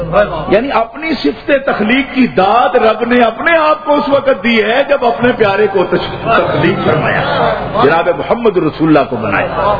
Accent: Mandi Bahauddin, Punjab, Pakistan; ہمارے علاقہ گجرات، میرا علاقہ ہے پنجاب میں، منڈی بہت دین کا رہنے والا ہوں میں،

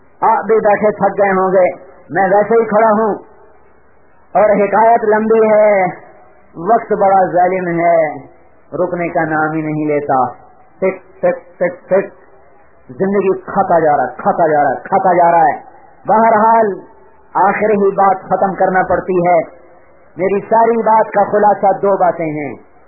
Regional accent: Multan, Punjab, Pakistan; میرا ضلع ملتان ہے, اب خانے والا بن گیا

